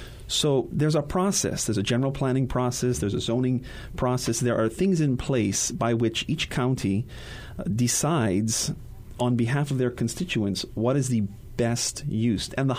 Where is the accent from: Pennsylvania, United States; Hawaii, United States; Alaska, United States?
Hawaii, United States; Kailua; now in Ma'ili, United States; By the way, I grew up in Kailua, so it's a great neighborhood, and you're right.